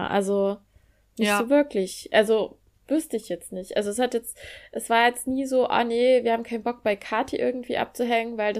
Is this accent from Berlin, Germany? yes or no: no; Ilmenau, Thuringia, Germany; Und das war schon auch bei uns in Ilmenau auch so. Also bei mir war wahrscheinlich schon irgendwie die Facetten, also es war facettenreicher, wie man aufgewachsen ist.